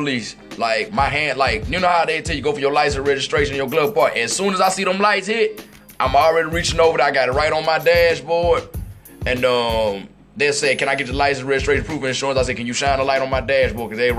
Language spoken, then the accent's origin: English; Mississippi, United States; because I saw one video that actually took place in my home state of Mississippi.